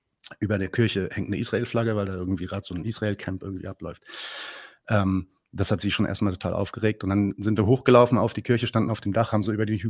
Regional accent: Lebanon; Ja, nee, ich bin Libanese.

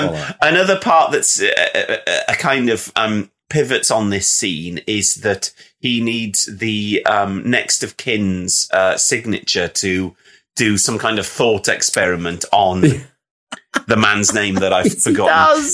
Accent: London, United Kingdom; I'm from London.

